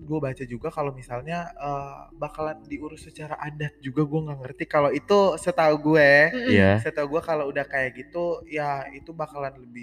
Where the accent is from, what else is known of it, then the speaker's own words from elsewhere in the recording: East Nusa Tenggara, Indonesia; Kayak ini kalau misalnya tanyain soal gue kan orang NTT juga nih kan.